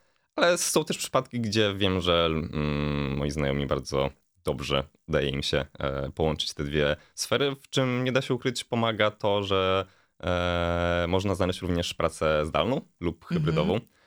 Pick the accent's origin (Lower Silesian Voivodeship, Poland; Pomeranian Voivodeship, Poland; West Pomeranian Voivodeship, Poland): Lower Silesian Voivodeship, Poland; Wrocław; z racji tego, że jestem oryginalnie z Wrocławia i mogę tutaj swobodnie mieszkać